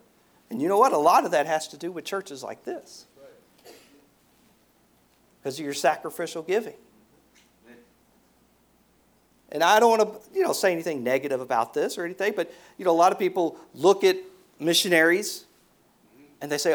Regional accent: Dallas, Texas, United States; The church I grew up in Dallas was Pleasant Grove Baptist Temple. It was Dr. R.D. Wade was my pastor growing up.

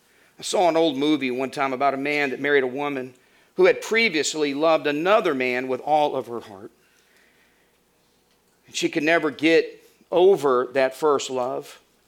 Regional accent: Arkansas, United States; when I was growing up in Arkansas, we would hear of friends who would lose a family member to the trains

